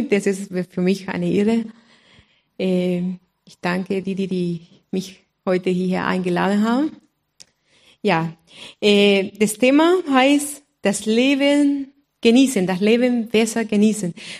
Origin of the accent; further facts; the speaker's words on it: Honduras; now in Kulbach, Germany; Ich komme aus Honduras, Mittelamerika. Und wohne seit 15 Jahren in Kulbach. Und auch seit 15 Jahren verheiratet mit einem Kulbacher